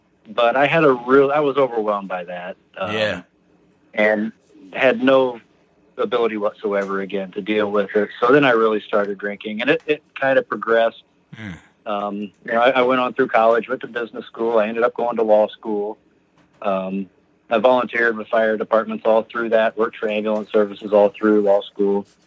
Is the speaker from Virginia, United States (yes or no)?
no; Indianapolis, Indiana, United States; I'm from Indianapolis, Indiana.